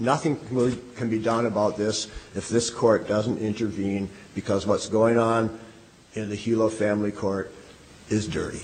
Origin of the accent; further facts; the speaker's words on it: Wisconsin, United States; And, you know, I'm from Wisconsin.